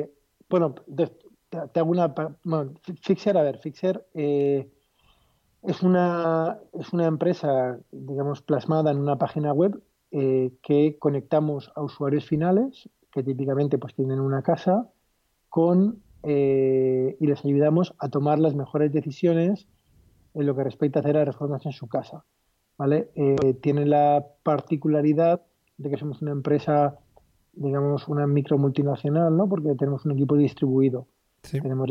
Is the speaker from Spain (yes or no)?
yes; Alicante, Valencian Community, Spain; mira, yo soy de Alicante y cerca de aquí, en Valencia, está